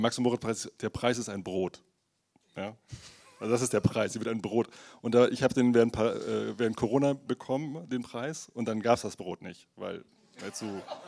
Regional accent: Munich, Bavaria, Germany; eine Stadtteilbibliothek von München-Moser, wo ich herkomme.

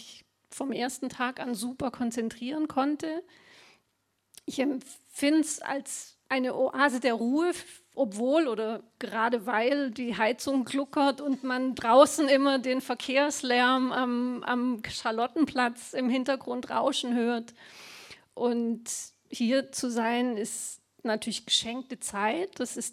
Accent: Rottweil, Baden-Württemberg, Germany; Ich komme aus Rottweil, das ist nicht allzu weit weg.

